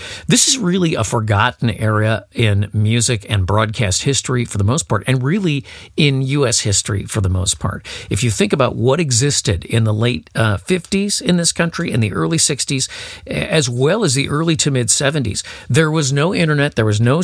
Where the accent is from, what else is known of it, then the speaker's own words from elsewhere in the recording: Chicago, Illinois, United States; I grew up in Chicago. For us, it was WLS and WCFL.